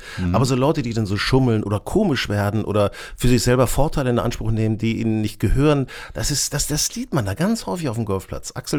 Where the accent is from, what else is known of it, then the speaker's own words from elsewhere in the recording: Lower Saxony, Germany; ich bin auf dem Dorf aufgewachsen, in der Nähe von Hannover